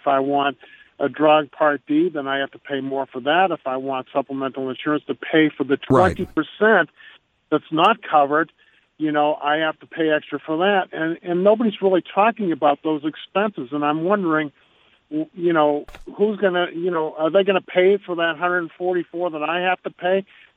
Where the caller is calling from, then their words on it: Maine, United States; Hey, Howie, I'm calling you from Maine